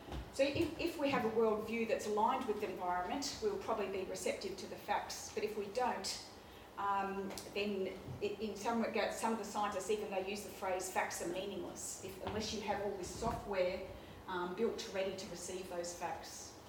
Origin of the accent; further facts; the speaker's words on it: Ballarat, Victoria, Australia; And also, I come from Ballarat